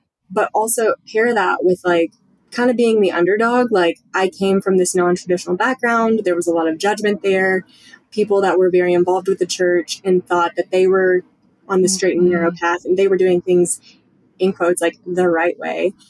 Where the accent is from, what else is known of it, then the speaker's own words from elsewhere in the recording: Kentucky, United States; So I grew up in the Bible Belt in rural Kentucky, and that played a huge role in my life.